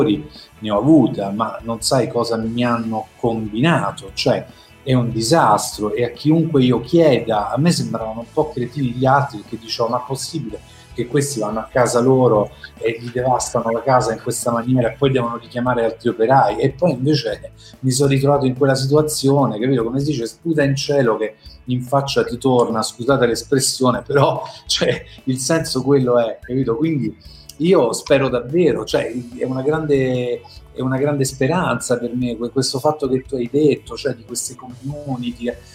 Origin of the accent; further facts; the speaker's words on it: Foggia, Apulia, Italy; moved away as an adult; però io sono cresciuto nella città della Puglia, un po' sfigata, un po' come tutte le città del sud. Io sono cresciuto a Foggia fino ai 18 anni